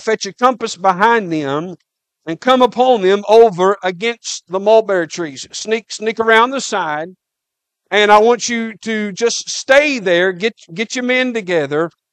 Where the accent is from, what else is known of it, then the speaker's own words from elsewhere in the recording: Brevard, United States; There's a preacher in my hometown back in Brevard